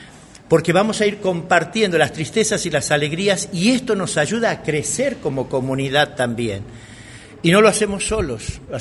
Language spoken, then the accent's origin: Spanish; Tucumán, Argentina; que así podamos vivir como tucumanos esta hermosa fiesta patr